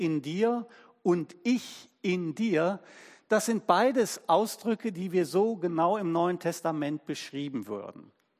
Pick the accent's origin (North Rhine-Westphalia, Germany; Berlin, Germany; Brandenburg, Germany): North Rhine-Westphalia, Germany; Cologne; born there; Ich bin ja in Köln geboren.